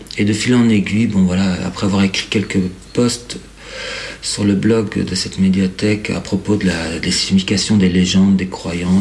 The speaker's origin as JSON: {"language": "French", "region": "Brussels", "country": "Belgium", "said": "Donc moi, je suis bruxellois, belge"}